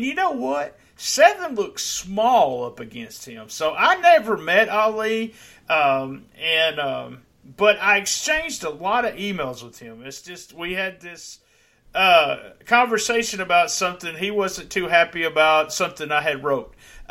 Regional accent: Jonesboro, Arkansas, United States; now in St. Louis, United States; I'm originally moved from Jonesboro, Arkansas to St. Louis, Missouri a few years back

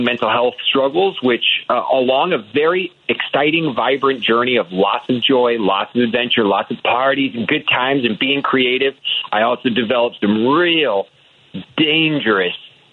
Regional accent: Midwest, United States; I grew up in the American Midwest in, you know, suburbia, predominantly white community

